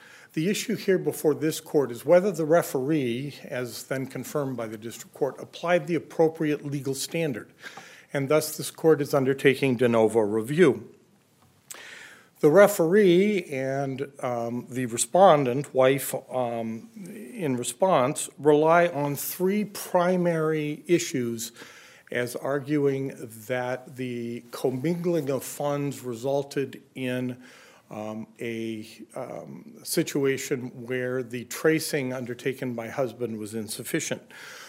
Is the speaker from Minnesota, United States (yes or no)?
yes; Mankato, Minnesota, United States; I'm an attorney from Mankato, Minnesota, fighting a Minnesota cold.